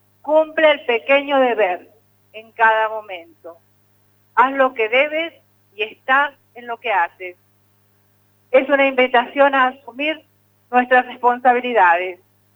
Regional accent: Argentina; patriotismo por habernos quedado en la Argentina cuando muchos se iban

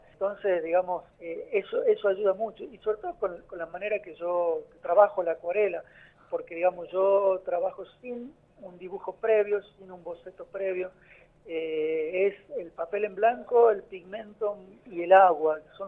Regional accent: Salta, Argentina; este año somos 2 salteños

